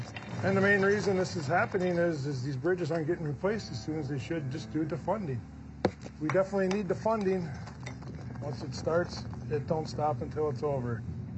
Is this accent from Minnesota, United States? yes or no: yes; Minnesota, United States; I'm from Stearns County, and I'm a bridge inspector.